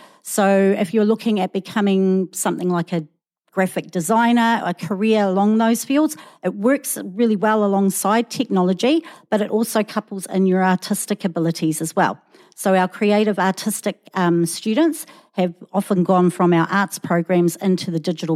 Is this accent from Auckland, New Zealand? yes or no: yes; Auckland, New Zealand; I am a half Samoan, half Palangi woman who was born and raised in South Auckland. I actually went to Sutton Park Primary School and then Mangere Intermediate, which is now part of Southern Cross Campus. And I went to Old Eddy College.